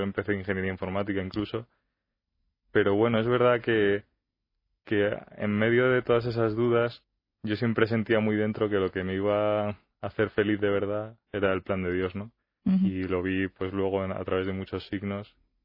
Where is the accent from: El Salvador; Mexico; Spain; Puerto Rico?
Spain; Alcorcón, Community of Madrid; Bueno, pues yo vengo de Alcorcón.